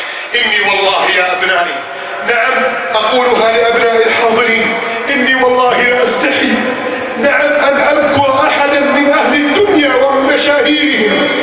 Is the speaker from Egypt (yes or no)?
yes; Egypt; واجعل بلدنا مصر